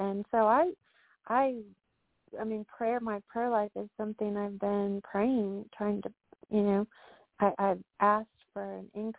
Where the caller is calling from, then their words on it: North Carolina, United States; from North Carolina